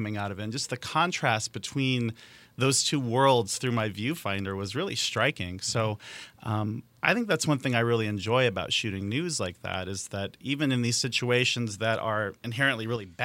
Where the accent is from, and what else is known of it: East Chicago, Indiana, United States; born or raised there